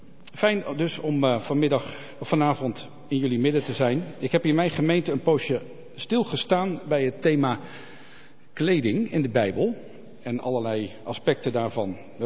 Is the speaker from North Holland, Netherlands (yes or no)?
no; Rotterdam, South Holland, Netherlands; Ik kom zelf dus uit Rotterdam, IJsselmonde, net aan de overkant van de grote rivier, vanuit Krimpen bezien.